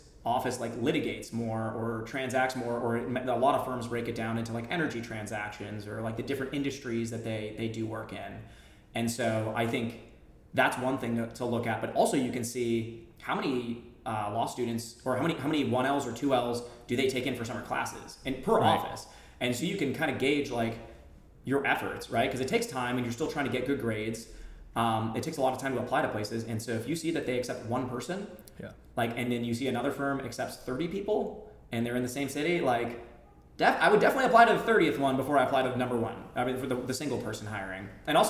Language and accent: English; Massachusetts, United States; like for me, I was from Massachusetts